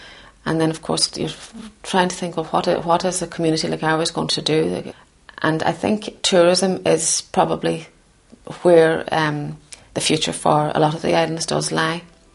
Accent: Arranmore, Ulster, Ireland; Growing up in Arranmore was a lovely experience. We would have rarely left the island as children

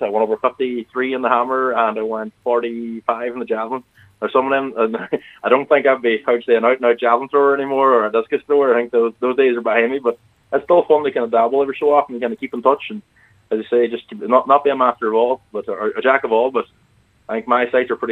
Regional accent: Ulster, Ireland; accent: Donegal; As you say, my accent's pretty Donegal, and picking up a few words over here isn't the easiest, as they say.

